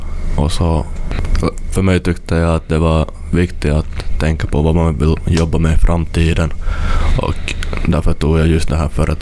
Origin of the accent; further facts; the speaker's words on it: Jakobstad, Ostrobothnia, Finland; är från Jakobstad, så jag tycker nog att Vasa var lättast också att flytta, för att det är inte så långt